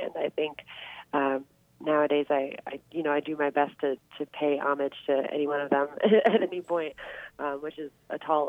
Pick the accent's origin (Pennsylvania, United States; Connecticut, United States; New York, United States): New York, United States; so just a little bit upstate, which is closer to where we're from. We grew up in the Catskill Mountains, so it's a little bit more like home for us